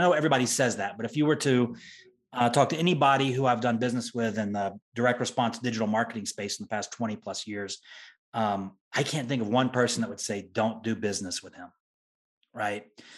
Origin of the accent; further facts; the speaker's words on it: the South, United States; And I grew up in the South and I realized, wow, it's a big world.